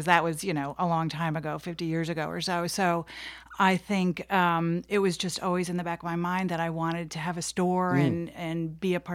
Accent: Brooklyn, New York, United States; So I grew up in Park Slope, Brooklyn, back when Brooklyn was a little bit different than it is today.

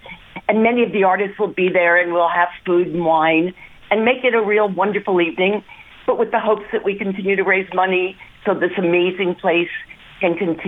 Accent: New York City, New York, United States; I remember growing up in New York City. Places like the Bitter End and the Village Vanguard

